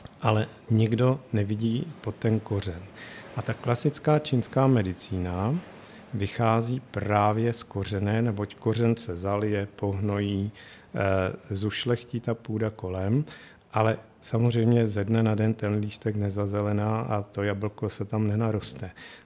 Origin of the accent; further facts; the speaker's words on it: Šumava foothills, Czechia; Tak já pocházím z Pošumaví, kde jsme vždycky sbírali bylinky s babičkou, s rodiči